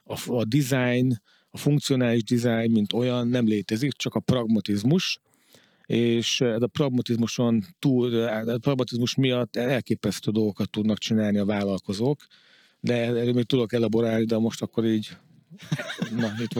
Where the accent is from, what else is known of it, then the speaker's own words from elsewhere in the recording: Hungary; szocializálódtam, ami teljesen más, mint egy budapesti vagy nagyvárosi. Ezért világtól egy kicsit elzárva nőttünk fel.